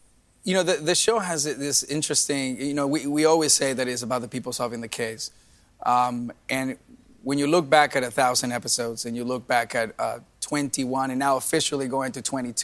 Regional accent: Venezuela; also born or lived in Miami, United States; I'm half Colombian, half Venezuelan. I was born in Miami, but I was raised in Venezuela.

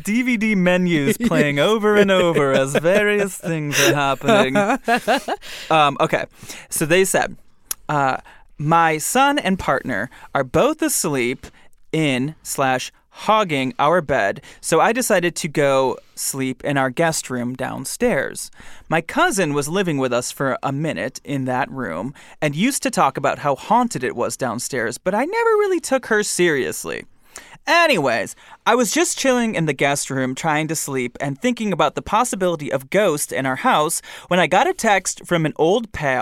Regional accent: Michigan, United States; I'm from Michigan. We have basements, too.

